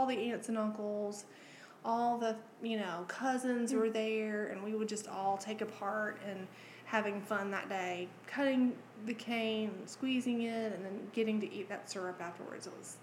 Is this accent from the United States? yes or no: yes; Savannah, Georgia, United States; I was born in Savannah, Georgia, and I was born in February 12th, 1975. And Savannah was a great place to grow up.